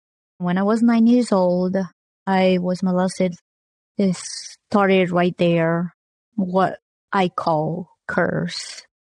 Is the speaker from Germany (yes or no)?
no; Madagascar; English is a second language; I am 37 years old. I love singing, dancing. And I'm from Madagascar, which is an island that broke off from Africa.